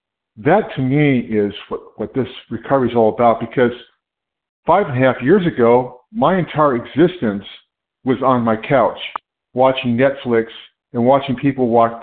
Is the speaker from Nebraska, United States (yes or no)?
no; California, United States; I'm from California.